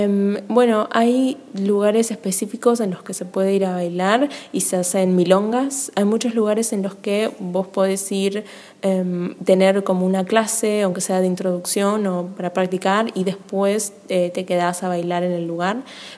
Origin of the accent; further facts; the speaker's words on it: Martínez, Buenos Aires Province, Argentina; yo soy de Martínez, que está a las afueras de la capital.